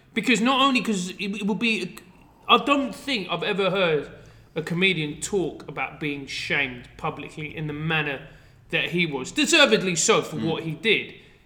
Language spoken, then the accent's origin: English; London, United Kingdom; Yeah, mate, I'm from South London.